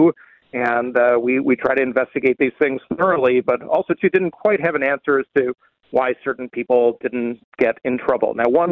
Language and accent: English; Buffalo, New York, United States; if there was axe throwing at Lasertron when I was growing up in the Buffalo area, then we may not be having this conversation right now